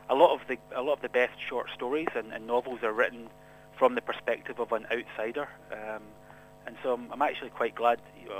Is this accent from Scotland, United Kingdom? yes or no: yes; Scotland, United Kingdom; When I was obviously born and brought up in Scotland, but when I was living there, I tended to look outwards actually for reading.